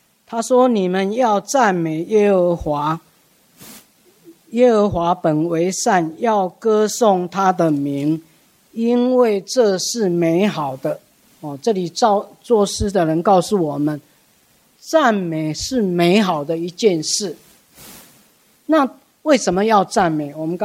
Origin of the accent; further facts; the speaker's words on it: Taiwan; 我们台湾人那 闽南人说阮水某